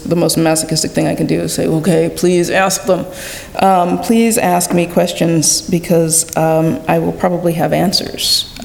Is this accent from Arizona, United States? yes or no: no; California, United States; I grew up partly in California, and I went to Martin Luther King Elementary School